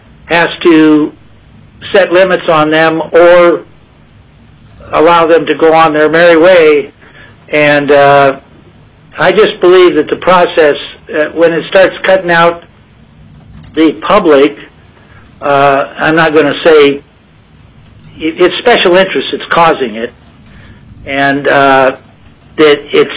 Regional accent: Kenai, Alaska, United States; I'm from Kenai, Alaska.

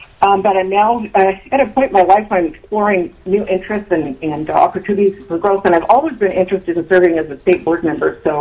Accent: Fairbanks, Alaska, United States; also born or lived in Juneau; I'm a lifelong Alaskan. I grew up in Fairbanks and spent 10 years in Gino

